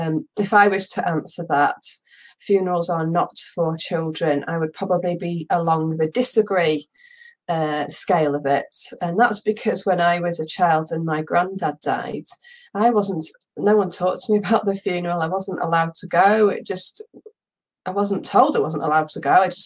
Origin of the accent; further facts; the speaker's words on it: North West England, United Kingdom; So I'm from Cheshire, the other side of the country.